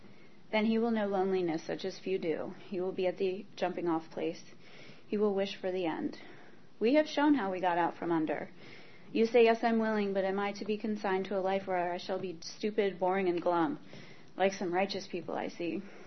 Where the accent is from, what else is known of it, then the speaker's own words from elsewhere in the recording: Maryland, United States; So I grew up in Maryland, and my mom always said that I was a really good kid.